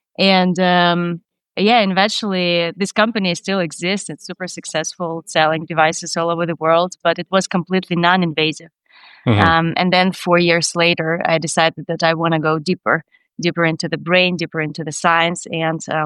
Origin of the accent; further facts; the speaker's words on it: Odessa, Odesa Oblast, Ukraine; now in United States; Sure. I grew up in Ukraine. Mm-hmm. In the most beautiful city in the world, Odessa, on the Black Sea.